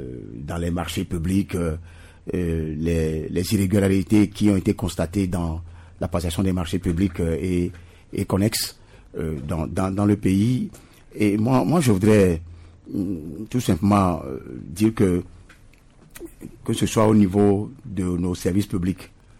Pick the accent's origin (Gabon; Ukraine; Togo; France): Togo; le phénomène de la corruption qui sévit chez nous au Togo.